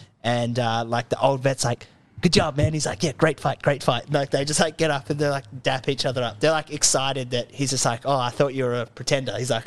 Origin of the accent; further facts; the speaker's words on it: Australia; I love Australia and being an Australian